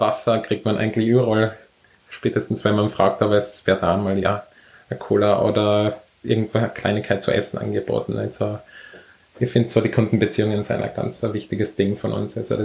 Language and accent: German; Tyrol, Austria; Ich komme aus Tirol, da waren ein bisschen zu viel Berge fürs Rennradfahren.